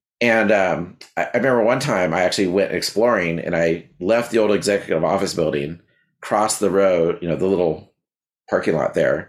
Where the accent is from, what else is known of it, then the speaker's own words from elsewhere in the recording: Logan, Utah, United States; born there; So I was born in Utah, Logan, Utah. It's like a college town in Utah. I imagine lots of Mormons, though we weren't Mormon.